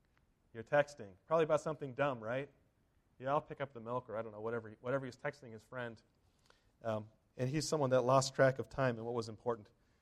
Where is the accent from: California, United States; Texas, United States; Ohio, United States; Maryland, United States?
California, United States; I grew up in California, and we had a small baseball diamond in our backyard